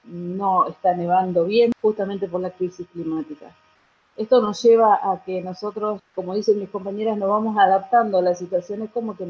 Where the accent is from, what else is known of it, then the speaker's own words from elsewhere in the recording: Río Colorado, Río Negro, Argentina; Nosotros somos de Río Colorado, de la provincia de Río Negro